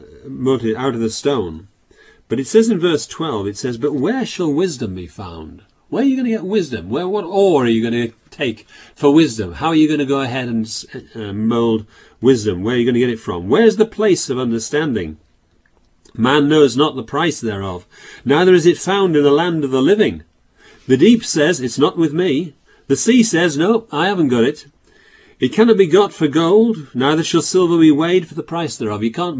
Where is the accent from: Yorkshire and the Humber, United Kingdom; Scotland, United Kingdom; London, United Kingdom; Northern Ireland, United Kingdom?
Yorkshire and the Humber, United Kingdom; born or raised there